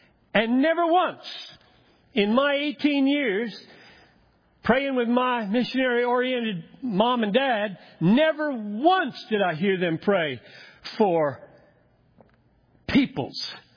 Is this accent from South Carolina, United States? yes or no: yes; Greenville, South Carolina, United States; I didn't realize in those days, growing up in Greenville, South Carolina, that when I spoke about the Cherokee Nation, which I did because we could drive through it in an hour